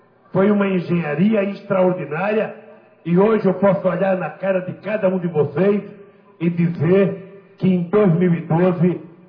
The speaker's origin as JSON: {"language": "Portuguese", "region": "Pernambuco", "country": "Brazil", "said": "até porque eu sou pernambucano"}